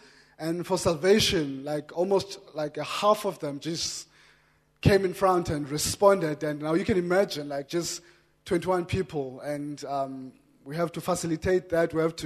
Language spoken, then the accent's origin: English; Barkly East, Eastern Cape, South Africa; I'm from Barclay East. I grew up there.